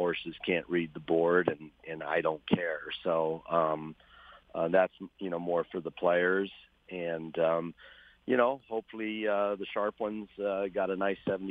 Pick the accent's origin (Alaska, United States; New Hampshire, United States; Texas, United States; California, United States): California, United States; Del Mar; The first one being at Del Mar, in my hometown, and running 1-2 was just incredible.